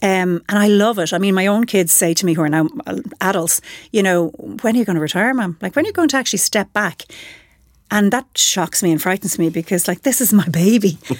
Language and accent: English; Limerick, Munster, Ireland; I was from Limerick